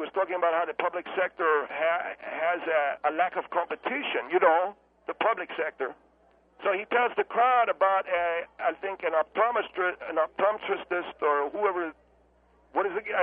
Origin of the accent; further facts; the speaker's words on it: Germany; accent: German; English is a second language; now in United States; that I started to develop my German accent. If I got back to my German accent, it would sound a little bit different, but I got a Hispanic accent living and working in California.